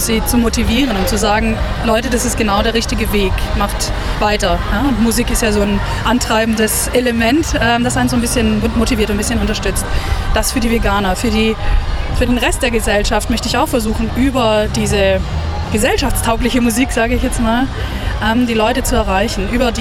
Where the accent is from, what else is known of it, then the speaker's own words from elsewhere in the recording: Böblingen, Baden-Württemberg, Germany; Ich komme aus Böblingen.